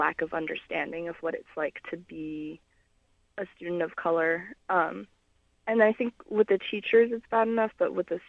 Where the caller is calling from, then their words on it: California, United States; I'm calling from the San Francisco Bay Area.